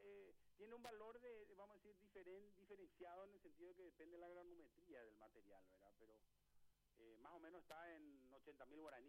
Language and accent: Spanish; Paraguay; Yo soy solamente paraguayo, no soy colorado, no soy liberal, no sé, soy paraguayo, rojo, blanco y azul